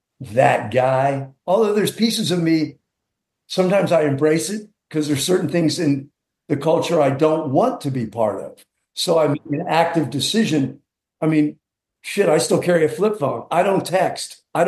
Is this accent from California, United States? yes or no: yes; California, United States; it wasn't like this elite velvet rope world that I grew up in California.